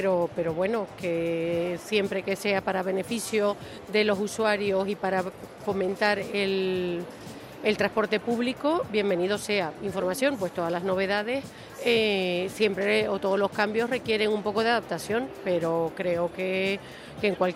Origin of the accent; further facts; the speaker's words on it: Canary Islands, Spain; Yo soy de Tenerife